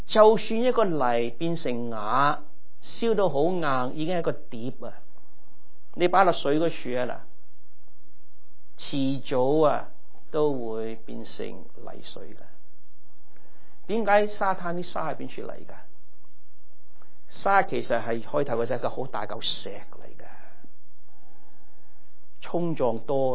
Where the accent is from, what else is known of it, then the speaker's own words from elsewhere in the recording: China; 我们中国人讲一句话